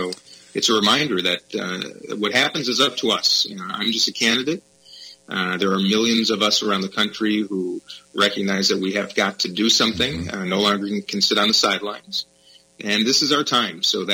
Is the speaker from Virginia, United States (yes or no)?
no; Edina, Minnesota, United States; also born or lived in St. Paul; I was born in St. Paul, actually raised in Edina.